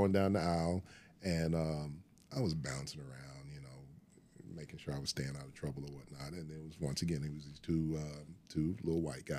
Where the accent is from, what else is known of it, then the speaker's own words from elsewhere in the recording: Woodson, Arkansas, United States; I born and raised in Woodson, Arkansas. South Pulaski County, going toward Pine Bluff, maybe about 25, 30 minutes outside the city limits. My dad had a farm down there.